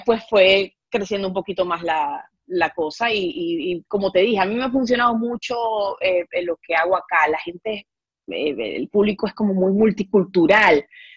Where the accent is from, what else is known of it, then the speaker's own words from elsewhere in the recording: Venezuela; para mí eso como venezolana es